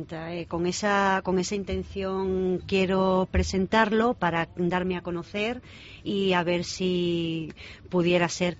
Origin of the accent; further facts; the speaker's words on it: Almendralejo, Extremadura, Spain; Soy de Almendralejo.